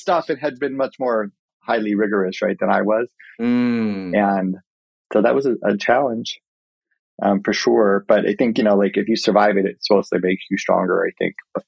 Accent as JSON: {"language": "English", "town": "Colorado Springs", "region": "Colorado", "country": "United States", "tie": "born or raised there", "said": "I grew up in Colorado Springs. And if anybody knows anything about Colorado Springs, it was beautiful."}